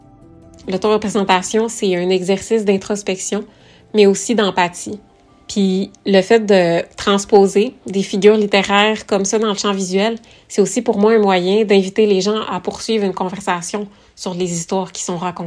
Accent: Chicoutimi, Quebec, Canada; now in Montreal, Canada; Avant d'emménager à Montréal, j'ai grandi à Chicoutimi, une ville où il y avait très peu de diversité à l'époque.

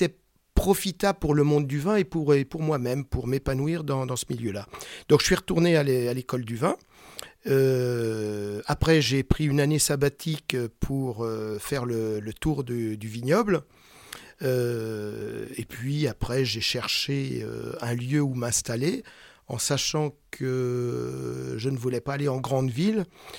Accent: Centre-Val de Loire, France; Alors, pas très loin d'ici, c'est dans le Berry. D'accord. Dans l'Indre, donc département d'à côté.

